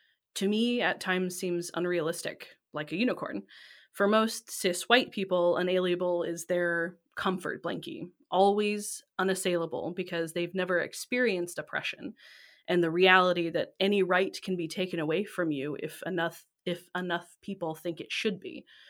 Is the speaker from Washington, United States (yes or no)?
yes; Washington, United States; Well, I grew up in Western Washington, but my parents bought some land in Chelan, which is in Eastern Washington, when I was little.